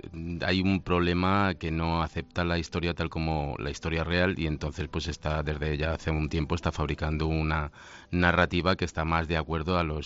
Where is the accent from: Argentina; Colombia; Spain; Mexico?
Spain; siendo español, ya estamos acostumbrados a que nos mortifiquen y a que nos crucifiquen por todas partes